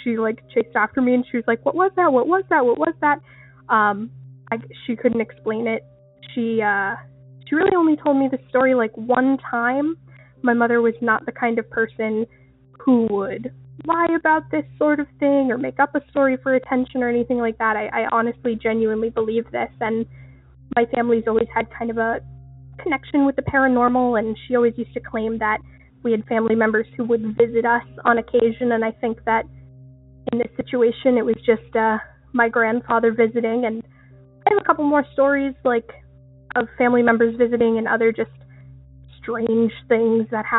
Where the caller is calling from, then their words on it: Maine, United States; I'm from Southern Maine.